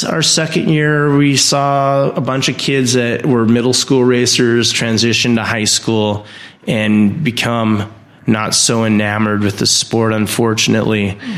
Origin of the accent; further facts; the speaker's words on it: Buellton, California, United States; Well, I grew up right here in the San Ynez Valley over in Buellton at 450 Central Avenue. I attended Haneda Elementary School and the San Ynez Valley High School.